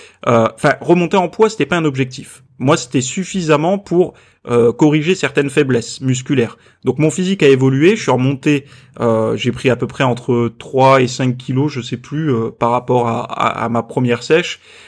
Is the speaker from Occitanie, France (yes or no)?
yes; Montpellier, Occitanie, France; moved away as an adult; now in Toulouse, France; Je suis parti à 18 ans puisque j'avais le permis. Je suis parti de Montpellier à Toulouse et je me suis installé là-bas.